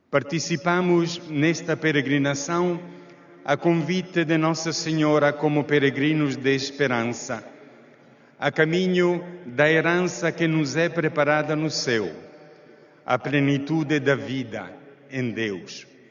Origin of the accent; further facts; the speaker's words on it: Mozambique; Mas também, capo delegado em Moçambique, de onde venho, também no Sudão e tantos outros lugares da nossa terra.